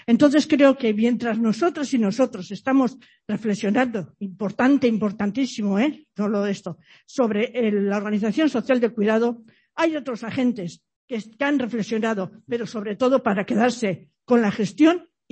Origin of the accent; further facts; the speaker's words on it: Zumárraga, Basque Country, Spain; yo vengo desde Zumárraga